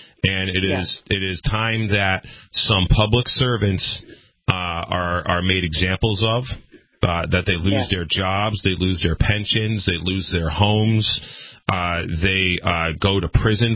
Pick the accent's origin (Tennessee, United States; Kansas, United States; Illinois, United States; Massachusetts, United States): Massachusetts, United States; Palmer; yeah, so I grew up in Palmer, Massachusetts, and right bordering town is Warren, Mass.